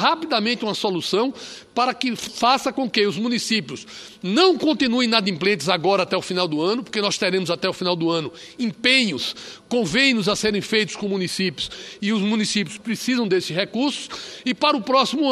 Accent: Roraima, Brazil; o município de Alto Alegre, lá no meu estado de Roraima

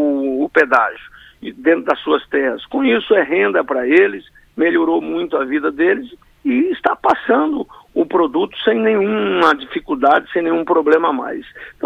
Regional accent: Rondonópolis, Mato Grosso, Brazil; entre Rondonópolis, a minha cidade natal

